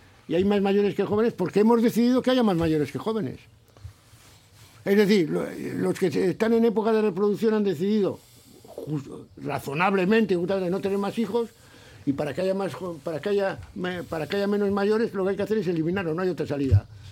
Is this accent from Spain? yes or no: yes; Ledesma, Castile and León, Spain; born there; Pues hombre, a ver, nací en Ledesma.